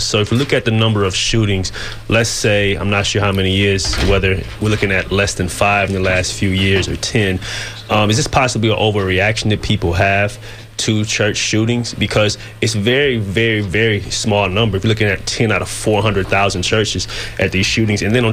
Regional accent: Flint, Michigan, United States; I come from Flint, Michigan, mm-hmm. so I know churches Flint, Detroit, Baton Rouge, and Jackson, Tennessee.

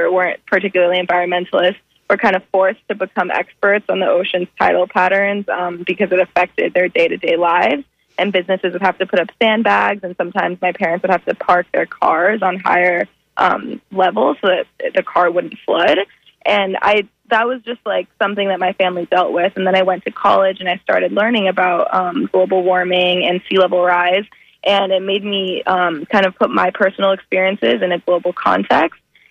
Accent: Florida, United States; And it's kind of frustrating because I grew up in South Florida, like I said, and that area really has so much at stake in this crisis.

